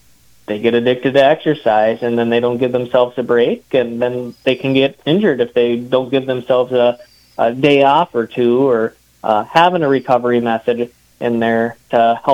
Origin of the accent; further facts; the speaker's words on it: Wadena, Minnesota, United States; now in Montevideo, United States; I'm originally from Wadena, so kind of newer to the area here in Montevideo, but been loving it since, so glad to call it home.